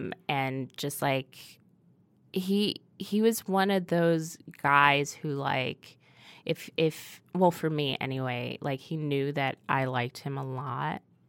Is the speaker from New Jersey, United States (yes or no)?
yes; New Jersey, United States; I'm from South Jersey.